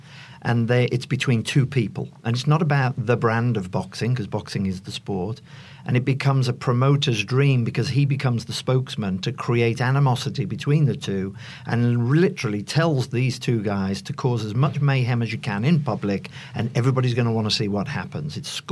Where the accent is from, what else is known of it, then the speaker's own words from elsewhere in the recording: Ireland; Not to bring, being an Irishman